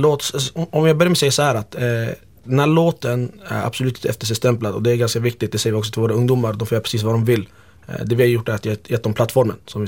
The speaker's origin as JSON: {"language": "Swedish", "country": "Sweden", "tie": "born or raised there", "said": "Jag har bott här i mitt liv och Sverige är mitt hem."}